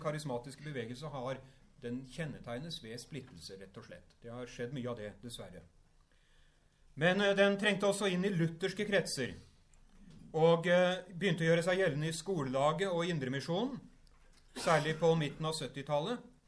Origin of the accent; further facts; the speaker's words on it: Horten, Vestfold, Norway; Jeg vokste opp rett utenfor Horten i den tiden